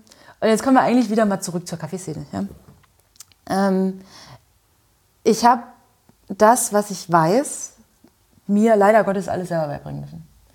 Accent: Saxony, Germany; Ja, ich komme aus Sachsen.

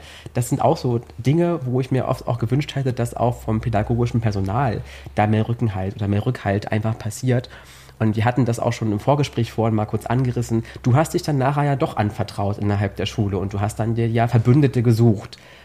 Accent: Saxony-Anhalt, Germany; Ich bin im Harz aufgewachsen und bin dann plötzlich erstmal nach Leipzig gezogen oder nach Magdeburg oder wo auch immer hin.

